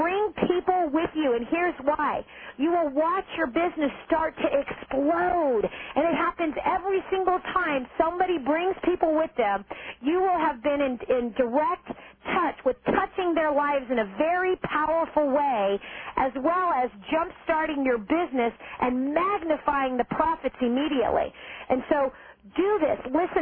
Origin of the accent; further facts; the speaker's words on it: Philippines; I'm from the Philippines.